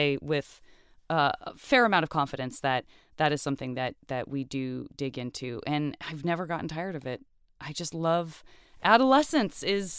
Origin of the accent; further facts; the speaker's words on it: Tucson, Arizona, United States; I grew up in Tucson, Arizona. I graduated from high school when I was 17 and went as far away from heat while still staying in the state of Arizona